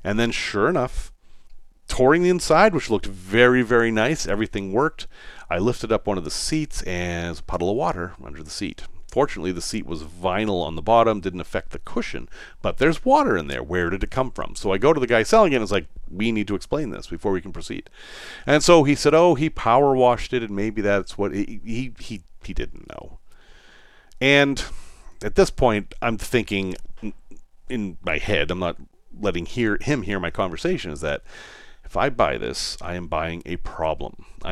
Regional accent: Boston, Massachusetts, United States; accent: Boston; That's my Boston accent sneaking in. Yes, that is a thing I have.

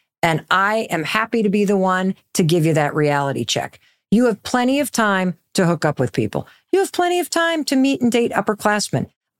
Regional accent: Midwest, United States; when I got to Dartmouth 38 years ago, I was from the Midwest. I went to a tiny little public high school.

